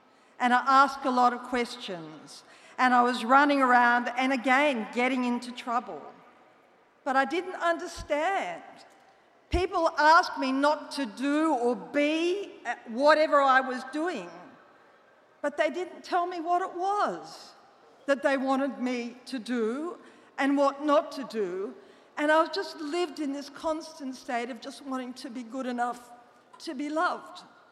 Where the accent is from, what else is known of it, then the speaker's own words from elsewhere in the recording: Melbourne, Victoria, Australia; I'm an addict. I'm from Melbourne, Australia